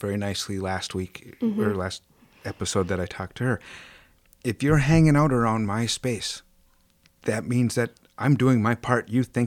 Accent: Michigan, United States; from in the UP is I don't know, probably around 10,000 people-ish or so, maybe a little bit smaller. My hometown is actually a lot smaller than that.

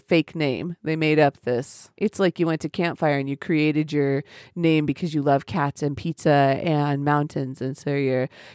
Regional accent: Washington, United States; I'm from Washington and Idaho's right next door and we're very neighborly most of the time.

